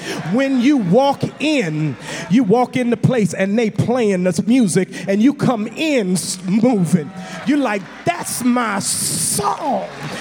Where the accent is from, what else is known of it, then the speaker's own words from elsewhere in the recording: Cleveland, Ohio, United States; I grew up in Cleveland, and I remember Saturday nights.